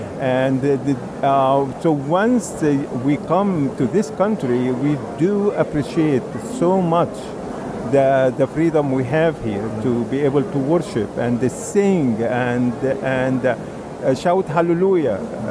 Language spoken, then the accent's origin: English; Egypt; Many times, as soon as I say I'm from Egypt, they say, oh